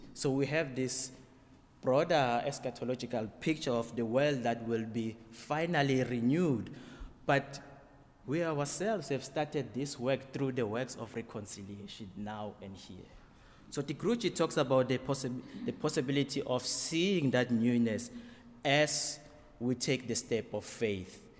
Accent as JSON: {"language": "English", "country": "South Africa", "tie": "born or raised there", "said": "I was born in South Africa in a family of four other siblings"}